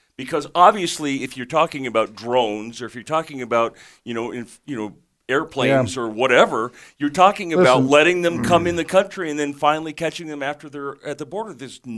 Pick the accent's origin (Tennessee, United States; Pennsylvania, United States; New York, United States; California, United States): California, United States; I'm from California.